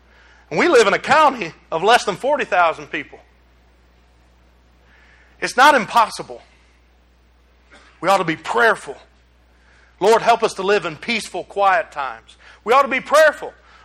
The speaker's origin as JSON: {"language": "English", "town": "Detroit", "region": "Michigan", "country": "United States", "tie": "born or raised there", "said": "You know, I grew up in Detroit, Michigan, where I don't even know what the murder rate is."}